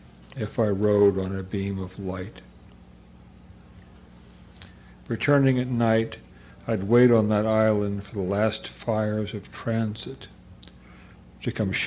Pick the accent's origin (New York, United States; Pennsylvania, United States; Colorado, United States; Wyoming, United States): Pennsylvania, United States; Homestead; I grew up in Homestead, and West Street was the main drag that came down into the high level, what was then the high level bridge.